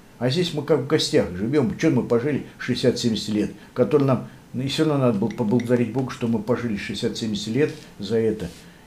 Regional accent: Russia; born there; я родился в России и что у нас православная вера.

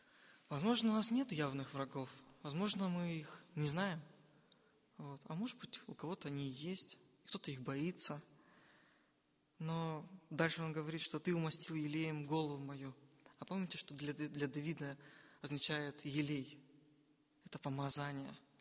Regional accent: Ukraine; Но так как я с Украины, я работал в это время

